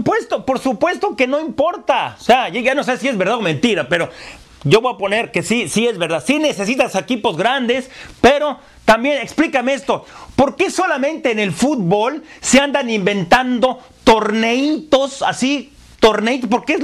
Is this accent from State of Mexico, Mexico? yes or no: yes; State of Mexico, Mexico; Yo soy del Estado de México